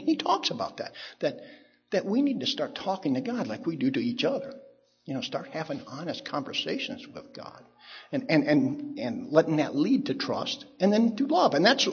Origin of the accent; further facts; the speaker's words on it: Bruin, Ohio, United States; I grew up in Bruin, Ohio, a small town over in Sandusky County. We lived right next door to the Methodist Church